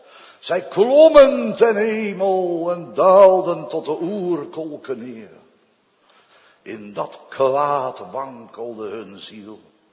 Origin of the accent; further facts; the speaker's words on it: Vlaardingen, South Holland, Netherlands; Vroeger, bij ons thuis in Vlaardingen in de Merelaan, nummer 37, in de Bettelwijk, zei mijn moeder altijd als het onweerde tegen alle kinderen, we hadden de zeven thuis